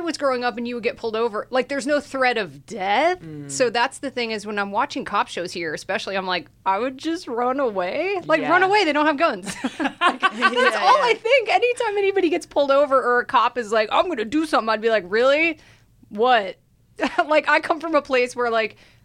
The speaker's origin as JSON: {"language": "English", "town": "Atlanta", "region": "Georgia", "country": "United States", "tie": "born or raised there", "also_born_or_lived": "Los Angeles", "moved": "yes", "said": "Yeah, yeah. I grew up in Atlanta, Georgia, and then I moved here from L.A. I lived in L.A. for 13 years."}